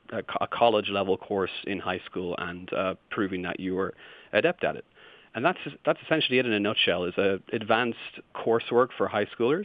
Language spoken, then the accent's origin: English; Ireland; now in United States; But also, you might hear from my accent, I'm not actually from the United States. I didn't grow up with AP. I actually grew up in Ireland.